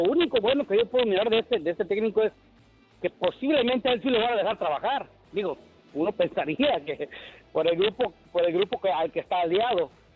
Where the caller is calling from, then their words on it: Chicago, Illinois, United States; de Chicago.